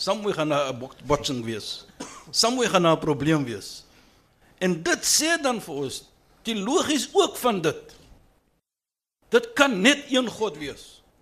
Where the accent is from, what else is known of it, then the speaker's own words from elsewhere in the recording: Western Cape, South Africa; ek bewys net dat ek is van die Kaap. Nie. Ons praat so mis so bietjie Engels en Afrikaans deur mekaar.